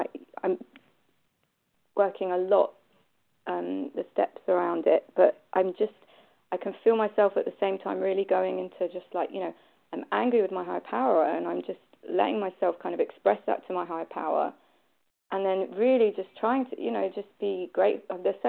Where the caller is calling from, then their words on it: England, United Kingdom; I'm actually calling from England.